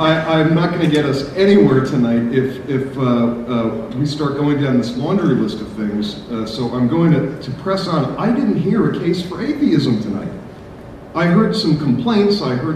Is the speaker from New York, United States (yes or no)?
yes; New York, United States; I grew up in New York and was hanging out with my friends.